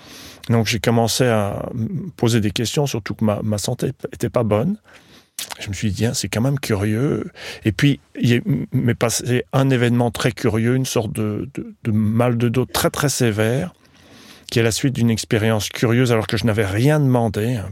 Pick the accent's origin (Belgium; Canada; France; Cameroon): Belgium; moved away as an adult; je suis parti de Belgique, j'ai acheté une ferme en ruine avec 9 hectares